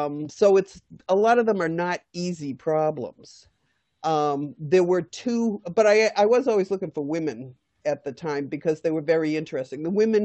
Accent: Boston, Massachusetts, United States; And Chicago's an interesting place, but I didn't grow up there. I grew up in Boston, so it was fun to investigate the history.

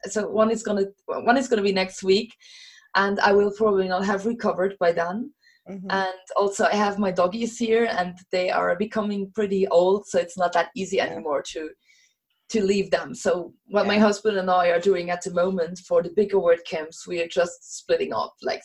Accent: Luxembourg; first language Luxembourgish; English is a second language; having been born and raised in Luxembourg helped, because we are raised trilingually. Mm-hmm. And then on top, like, I mean, we speak, our mother tongue is Luxembourgish, and then we learn German and French very, very early. And then comes English

